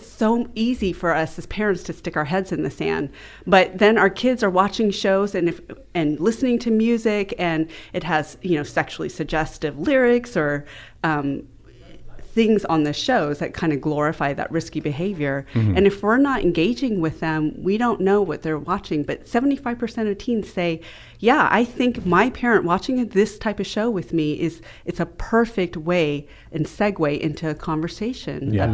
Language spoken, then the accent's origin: English; United States; I'm Asian American. And even though I'm third, fourth generation, there are still remnants of being raised in a shame-based culture.